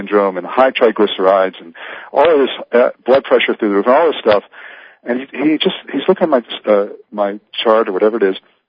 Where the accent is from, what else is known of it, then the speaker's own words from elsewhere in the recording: United States; now in Australia; I live in Australia right now. I'm an American, but I live in Australia.